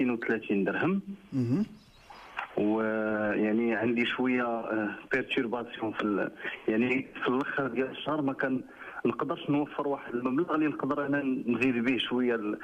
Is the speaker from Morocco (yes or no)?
yes; Casablanca, Casablanca-Settat, Morocco; now in Fez, Morocco; انا من كازا ولكن خدام في مدينة فاس